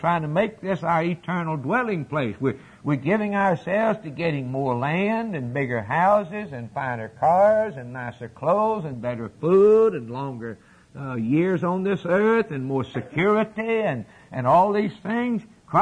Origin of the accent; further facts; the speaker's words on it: United States; I tell you this, I'm an American, and I'm thankful.